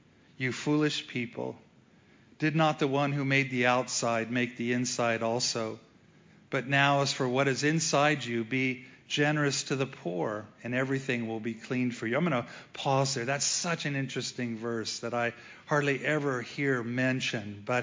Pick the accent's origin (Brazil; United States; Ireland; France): United States; Missouri; but I am from Missouri, and in Missouri we say even a blind squirrel finds an acorn occasionally.